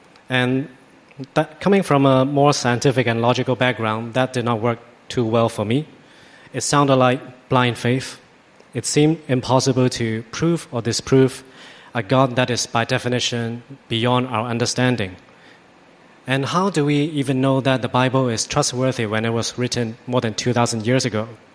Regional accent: Hong Kong; I grew up in Hong Kong in a loving family that is not religious and perhaps not the most expressive.

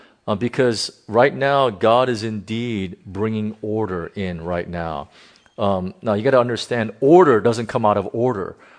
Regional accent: California, United States; I'm from California. California has experienced one of the worst droughts and fires like you wouldn't believe.

